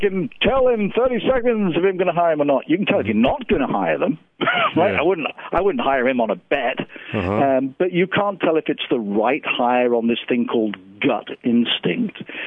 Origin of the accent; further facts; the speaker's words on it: England, United Kingdom; now in United States; I really sound like I'm from Brooklyn. 37 years I've been here. I'm an American.